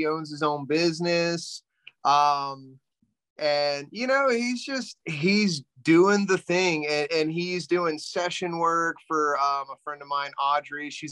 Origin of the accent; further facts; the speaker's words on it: Gulf Coast, United States; I'm from the Gulf Coast, same area as Sean.